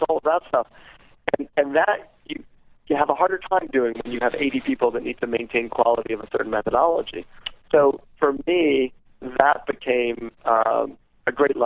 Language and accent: English; New York City, New York, United States; I'm from New York City. My first car I bought when I was 35 years old.